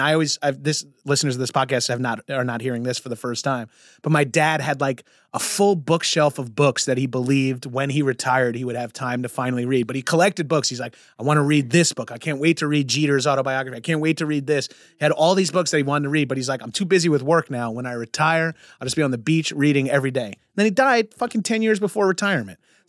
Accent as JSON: {"language": "English", "town": "Long Island", "region": "New York", "country": "United States", "said": "I'm from Long Island where it's like 75% Jewish. I went to high school with 20 Joshes."}